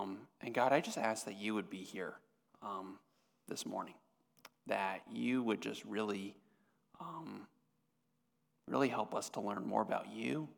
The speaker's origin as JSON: {"language": "English", "town": "Austin", "region": "Texas", "country": "United States", "lives_now": "Dallas, United States", "said": "I am originally from Austin, so I am a Texan, kind of. The People's Republic of Austin is being represented. I went away from Texas for school originally to go to USC, and then I came back and went to SMU"}